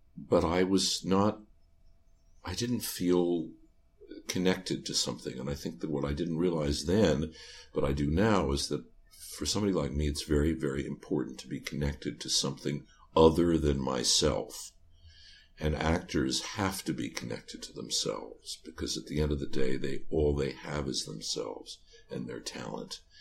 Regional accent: New York, United States; there were no nonprofit institutions theatrically when I was a kid growing up in New York

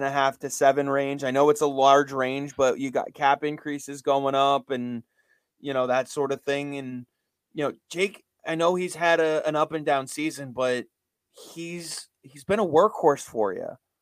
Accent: Massachusetts, United States; like growing up in Mass, you are more of a Bruins fan typically

